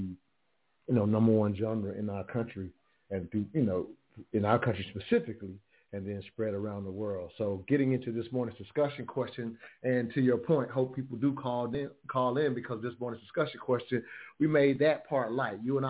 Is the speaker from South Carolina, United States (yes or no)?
yes; South Carolina, United States; Myself growing up in South Carolina, it kind of took … for me to even get hip to this thing.